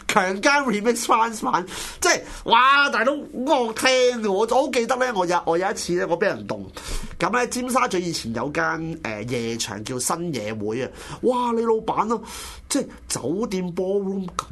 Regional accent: Hong Kong; 咁即係變咗我哋作為香港人，我哋都引以自豪嘅

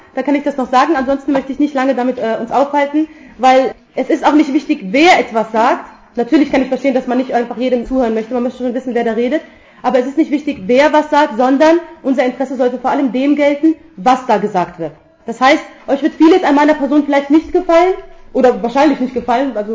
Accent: Germany; Also ich komme ursprünglich aus Pakistan, bin aber in Deutschland geboren und aufgewachsen, habe hier Abi gemacht

